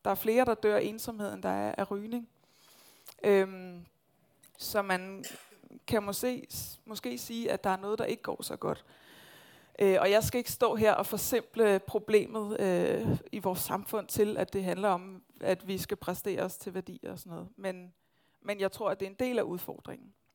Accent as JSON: {"language": "Danish", "town": "Copenhagen", "region": "Capital Region of Denmark", "country": "Denmark", "said": "Og nu er det også bare helt vildt dejligt at være tilbage i København. Vi er totalt københavner"}